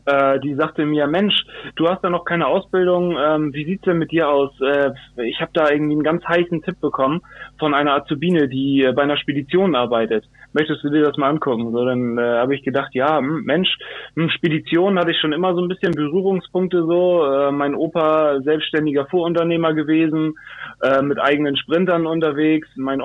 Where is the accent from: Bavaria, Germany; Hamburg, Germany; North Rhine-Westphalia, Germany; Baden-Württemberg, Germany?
Hamburg, Germany; Ja, also ich bin 97er Jahrgang, bin gebürtiger Hamburger, wo ich auch sehr stolz drauf bin. … sozusagen. Genau, in Altona geboren und in Wandsbek aufgewachsen.